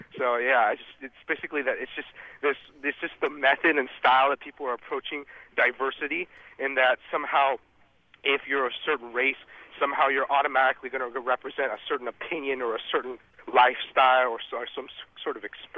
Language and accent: English; California, United States; I grew up in California.